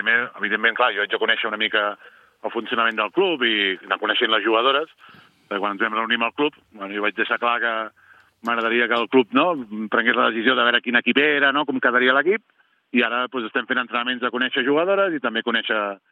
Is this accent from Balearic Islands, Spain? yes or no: no; Castellbisbal, Catalonia, Spain; aquí al Castellbisbal, que és el meu poble, i és d'on porto molts anys